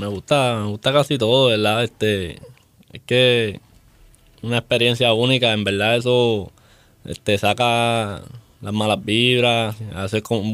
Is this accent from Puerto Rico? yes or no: yes; Yauco, Puerto Rico; porque yo soy de Yauco